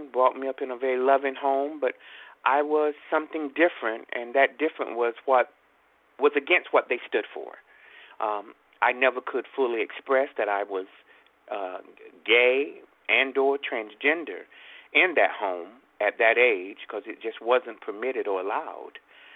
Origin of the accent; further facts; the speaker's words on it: Jacksonville, North Carolina, United States; I was raised in Jacksonville, North Carolina as a Southern Christian boy with two Christian parents